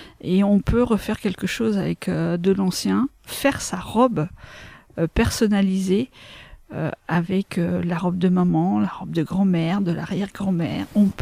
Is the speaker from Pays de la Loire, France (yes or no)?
yes; Craon, Pays de la Loire, France; je suis originaire de Cran, j'habite à Bouchamps-les-Crans, donc pas très loin.